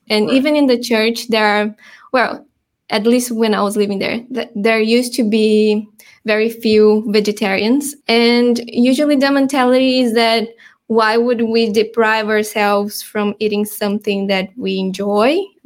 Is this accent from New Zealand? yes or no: no; Brazil; English is a second language; moved away as an adult; now in Australia; So I'm originally from Brazil. I came to Australia in March 2019, and I came as a volunteer for the North and South Wales Conference. I was working for the church in Brazil previously.